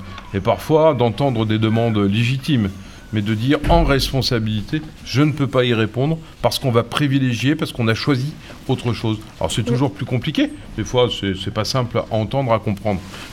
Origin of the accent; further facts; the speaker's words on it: Saint-Nazaire, Pays de la Loire, France; J'y suis né en 1970. Et donc je suis né à Saint-Nazaire, pas très loin d'ici, juste à côté là, du parc paysager.